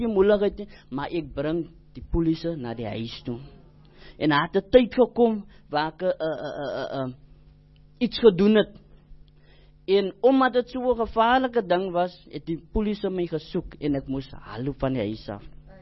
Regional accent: Cape Town, Western Cape, South Africa; born there; ek is gebore in die Kaap

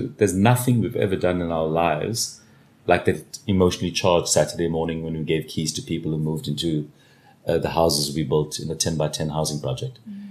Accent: South Africa; And you know, we're still South African bulls. It's been really, really tough in the last decade, and you know, we have felt some existential stress about our country in of recent.

